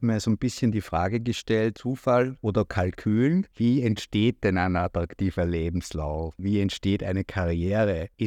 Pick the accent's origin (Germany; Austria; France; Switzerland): Austria; moved away; als ich damals als Österreicher nach Deutschland gekommen bin, dass meine Sprache irgendwie was Besonderes ist, ein bisschen was Exotisches.